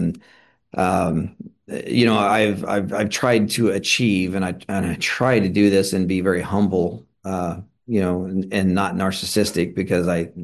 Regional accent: Kansas, United States; Well, you know, coming from a small town in Kansas, I'd lived under a stepfather

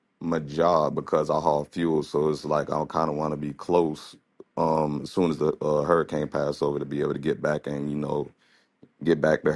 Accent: West Palm Beach, Florida, United States; I grew up in Florida, and when I was down in West Palm Beach, where I grew up

